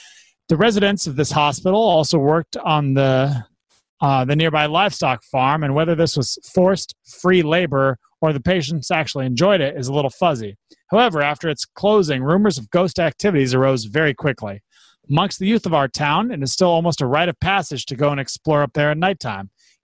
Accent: Puyallup, Washington, United States; So, an urban legend from my hometown. I'm not really sure if it's real or just a rumor. There's a black Lambo that drives around Puyallup.

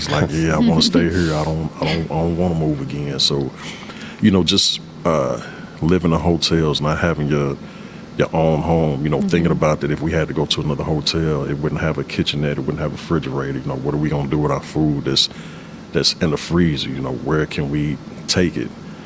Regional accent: Kansas City, United States; now in St. Louis, United States; I'm originally from Kansas City, and I moved out here to St. Louis, you know, for a new start.

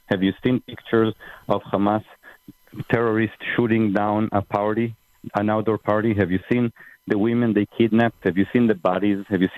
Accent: Israel; I'm from Israel. I served in the military.

